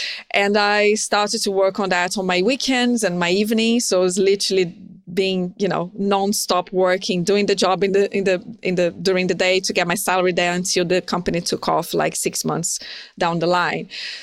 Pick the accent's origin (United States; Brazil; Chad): Brazil; now in London, United Kingdom; I'm from Brazil, so the sun really gives me a lot of energy.